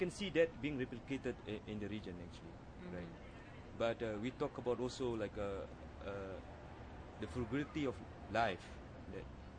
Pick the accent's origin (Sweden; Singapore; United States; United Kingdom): Singapore; Yeah, I grew up in Singapore, right?